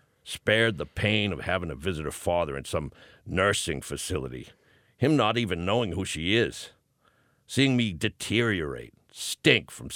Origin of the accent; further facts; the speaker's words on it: Boston, Massachusetts, United States; accent: Boston